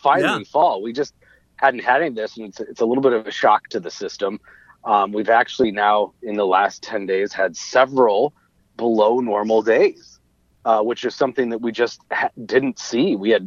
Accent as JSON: {"language": "English", "town": "Cottage Grove", "region": "Minnesota", "country": "United States", "tie": "born or raised there", "said": "And so I would, you know, commute from, you know, growing up in Cottage Grove, I was home for the summer, all the way out to Chanhassen to the weather service office every day"}